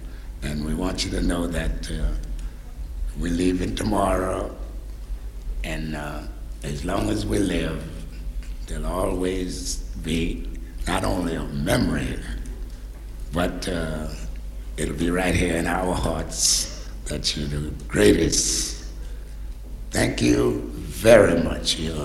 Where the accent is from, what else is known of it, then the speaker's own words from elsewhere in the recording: New Orleans, Louisiana, United States; Now it's time to go down to my hometown, New Orleans, Louisiana.